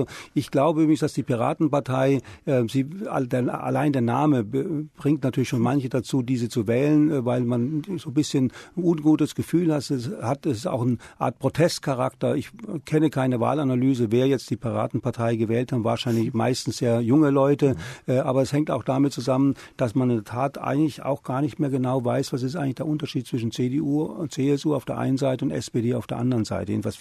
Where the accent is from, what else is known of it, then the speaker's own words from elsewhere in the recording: West Germany, Germany; Ich finde nur, als Westdeutscher bin ich jedenfalls bei dem Wort blühende Westlandschaften bin ich immer ein bisschen sensibilisiert